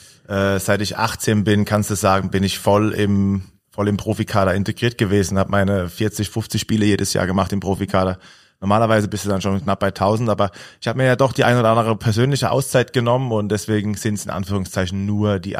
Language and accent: German; Lampertheim, Hesse, Germany; Ich komme ja aus Lampertheim, das ist ja auch 25 Minuten von der Eishalle entfernt gewesen damals und es gab in der Region nur Mannheim.